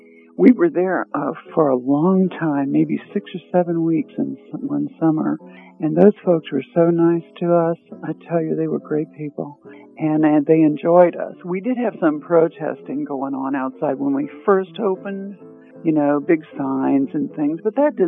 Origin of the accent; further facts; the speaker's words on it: Kentucky, United States; Well, I grew up in a small town in Kentucky